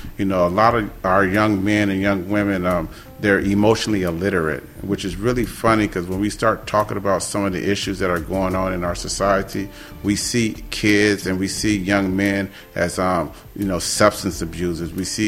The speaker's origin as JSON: {"language": "English", "town": "San Diego", "region": "California", "country": "United States", "tie": "born or raised there", "said": "I grew up here in Southeast San Diego."}